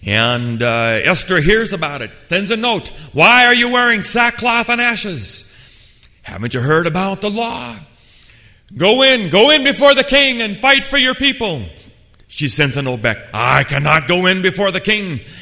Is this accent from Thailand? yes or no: yes; Thailand; I grew up in Thailand, my father was a missionary